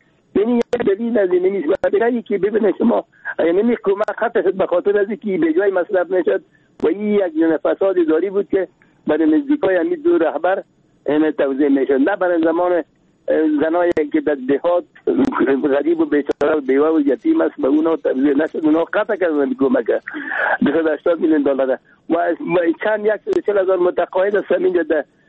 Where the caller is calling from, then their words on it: Kabul, Afghanistan; سم گفتم که از کابل هستم.